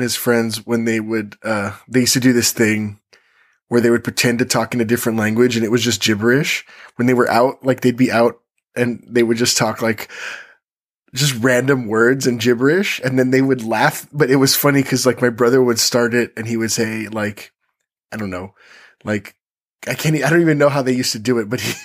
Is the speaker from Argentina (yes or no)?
no; United States; We're uncultured, dude. We're American. Like, we don't think about anything but American anything.